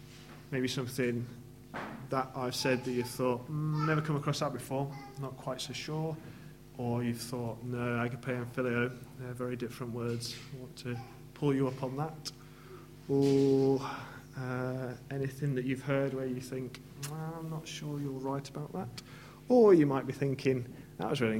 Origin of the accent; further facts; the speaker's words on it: England, United Kingdom; as English people, we like to, you know, you're not allowed to use the same word in the sentence.